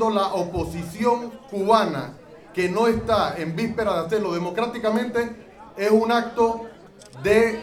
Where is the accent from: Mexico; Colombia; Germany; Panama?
Panama; Como ciudadano panameño, puedo ratificar el decirle